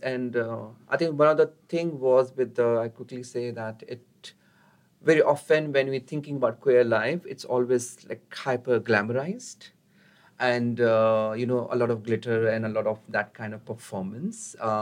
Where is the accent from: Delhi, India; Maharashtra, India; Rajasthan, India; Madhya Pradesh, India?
Delhi, India; English is a second language; we both born and brought up in Delhi. I was living there in Delhi.